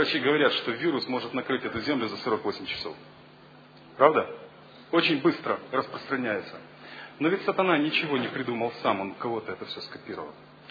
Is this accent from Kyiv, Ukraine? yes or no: yes; Kyiv, Ukraine; Я из Киева.